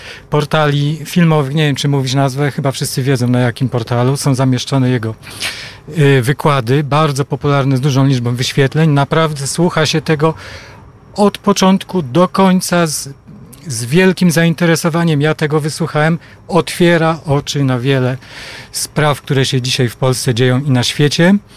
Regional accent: Lubin, Lower Silesian Voivodeship, Poland; Tak, jestem lubinianinem od urodzenia.

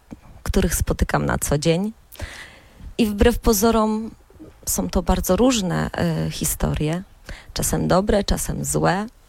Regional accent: Łódź Voivodeship, Poland; Działoszynianką nie, bo tak jak mówię, jestem z okolic.

